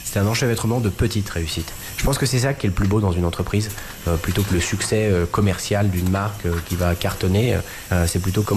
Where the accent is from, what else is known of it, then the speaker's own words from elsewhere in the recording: France; Et puis rapidement, je me suis rendu compte que ma vie était en France. Je suis français et amoureux de mon pays